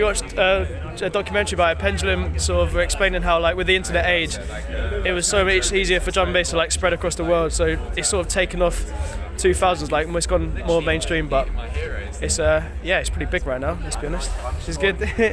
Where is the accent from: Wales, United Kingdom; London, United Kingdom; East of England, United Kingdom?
London, United Kingdom; because obviously like I'm from London, so it's like huge in London